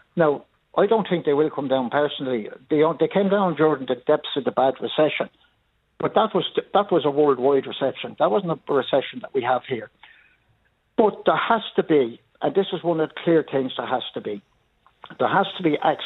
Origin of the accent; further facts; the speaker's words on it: Dublin, Leinster, Ireland; Where I grew up in Raheny, there were families with 15 and 16 children.